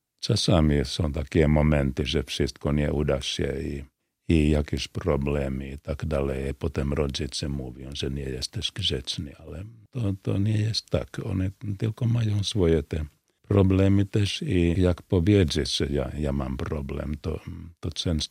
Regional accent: Finland; Polish is a second language; u nas w Finlandii często jest tak, że ktoś tylko jest na drzwi, knock, i tam prezenty czekają.

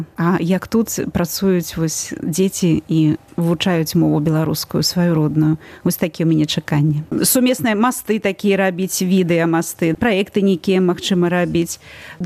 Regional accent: Ushachy, Vitebsk Region, Belarus; Я з Ушачаў прыехала сюды да радзімы Васіля Быкава і Рыгора Барадуліна, нашых вядомых пісьменнікаў Беларусі.

